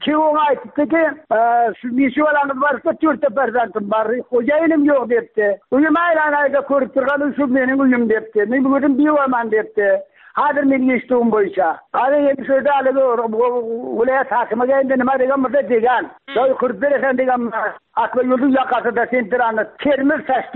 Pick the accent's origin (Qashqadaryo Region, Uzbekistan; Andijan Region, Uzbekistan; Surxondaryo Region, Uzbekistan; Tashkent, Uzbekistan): Surxondaryo Region, Uzbekistan; Angor; Yo'q, men hali Guliston mahallasidanman men, Angordan.